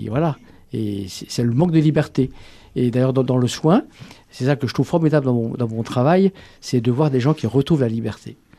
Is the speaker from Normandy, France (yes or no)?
no; La Roche-sur-Yon, Pays de la Loire, France; je suis de La Roche-sur-Yon